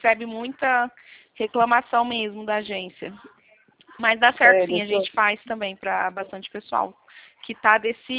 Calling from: Presidente Prudente, São Paulo, Brazil; Aqui de Prudente, Presidente Prudente.

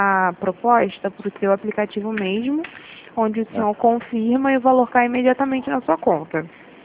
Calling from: Rio de Janeiro, Brazil; eu falo do Rio, mas a gente é da Central.

